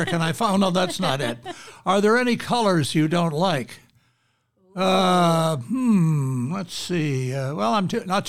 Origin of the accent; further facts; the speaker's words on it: Virginia, United States; also born or lived in Washington, D.C. / Maryland; Well, I was born in Washington, D.C. My mother was there at the time, so I didn't have a choice. And grew up in the suburbs of Northern Virginia and Maryland, went to high